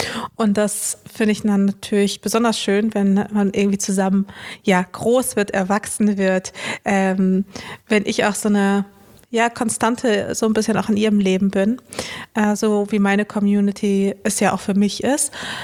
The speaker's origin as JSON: {"language": "German", "town": "Dortmund", "region": "North Rhine-Westphalia", "country": "Germany", "tie": "born or raised there", "also_born_or_lived": "Chișinău, Moldova / Cologne / Wuppertal", "lives_now": "Berlin, Germany", "said": "2012 und vorher habe ich in Köln gewohnt und davor ganz kurz in Wuppertal, davor in Dortmund und geboren bin ich in Chișinău, in der ehemaligen Sowjetrepublik, ja. In der ehemaligen UdSSR, genau."}